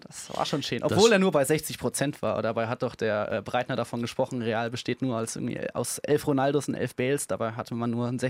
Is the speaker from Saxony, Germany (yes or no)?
no; Hesse, Germany; Ich bin nicht Münchner, ich bin Hesse.